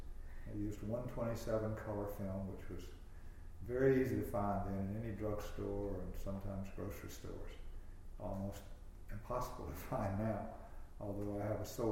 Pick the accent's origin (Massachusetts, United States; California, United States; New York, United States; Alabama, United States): Alabama, United States; Tuscaloosa; I was born in Tuscaloosa, Alabama, in November 5th, 1936, and went to high school there